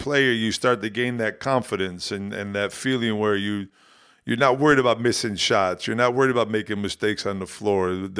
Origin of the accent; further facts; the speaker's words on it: United States; I grew up in the States.